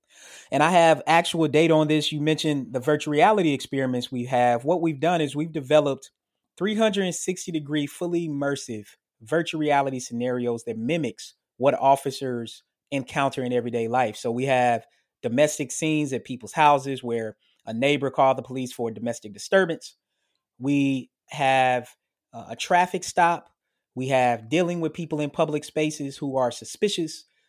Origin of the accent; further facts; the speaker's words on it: Murfreesboro, Tennessee, United States; Like an officer I know from my hometown in Murfreesboro, Tennessee